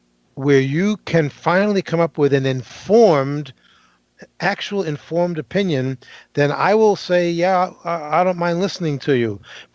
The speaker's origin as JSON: {"language": "English", "region": "New Hampshire", "country": "United States", "tie": "born or raised there", "said": "Because I grew up in New Hampshire."}